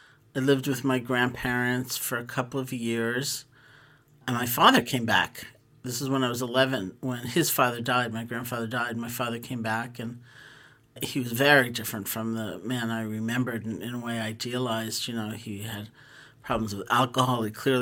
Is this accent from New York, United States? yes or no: yes; New York City, New York, United States; I grew up in New York City, and my parents got a divorce when I was 4.